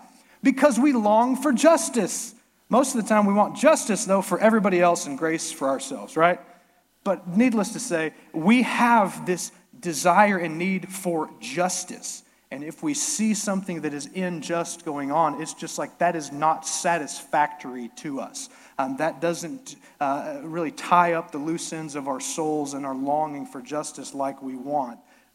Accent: Bushland, Texas, United States; That's what we did growing up in Bushland, Texas.

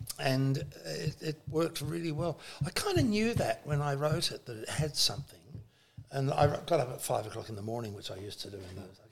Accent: England, United Kingdom; now in Australia; I came from England

